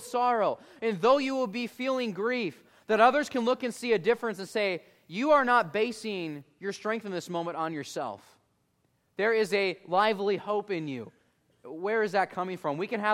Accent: Illinois, United States; My dad is from Texas, but I grew up in Illinois.

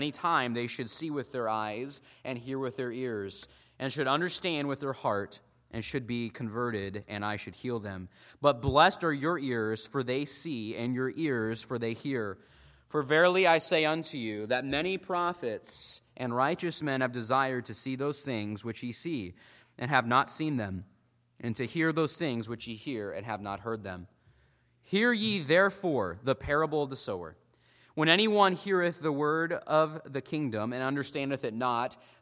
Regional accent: Illinois, United States; growing up in the Midwest in Illinois, and I worked on a cattle farm

